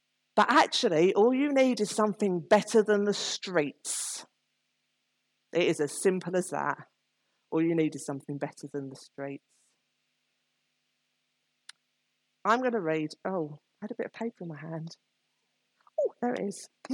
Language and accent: English; United Kingdom; We're very British. We don't like asking for money, do we?